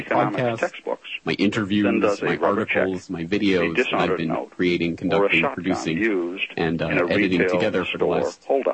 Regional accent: Calgary, Alberta, Canada; I was always born and raised and lived in Canada. And I lived there my whole life, and I ended up going to college in my hometown of Calgary, University of Calgary, and studied English literature.

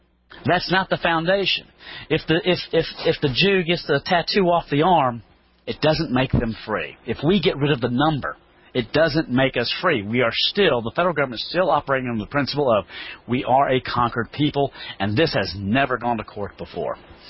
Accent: North Carolina, United States; You know, I'm here from North Carolina

